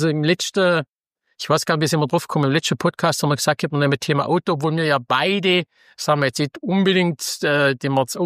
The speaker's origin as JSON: {"language": "German", "region": "Baden-Württemberg", "country": "Germany", "said": "wir als Schwabe"}